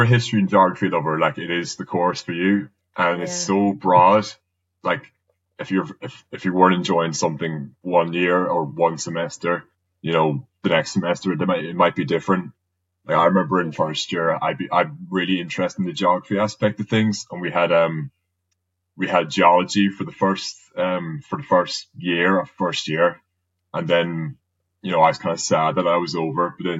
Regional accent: County Donegal, Ireland; like, I'm from Donegal, it's not too far away.

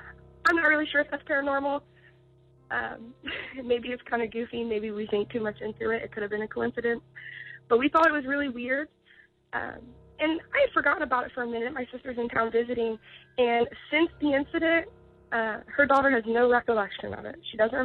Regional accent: Indiana, United States; I'm from Indiana.

